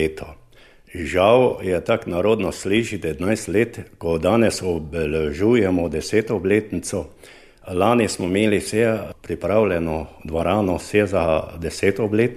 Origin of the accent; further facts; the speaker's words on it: Poljčane, Drava, Slovenia; jaz sem iz Poljčan